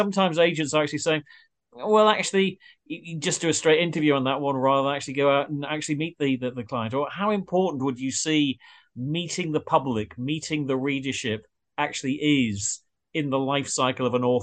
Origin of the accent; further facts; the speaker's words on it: United Kingdom; I'm British